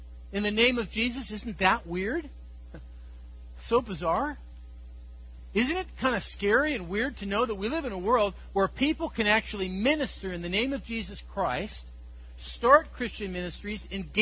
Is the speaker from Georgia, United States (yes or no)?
yes; Georgia, United States; that guy's on the most wanted list in the state of Georgia, my home state.